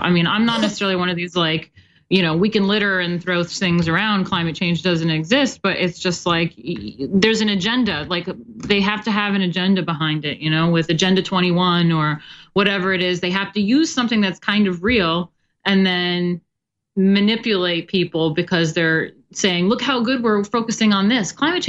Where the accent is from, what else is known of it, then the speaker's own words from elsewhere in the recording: New York, United States; I didn't hear about that, but I believe it. I'm from New York.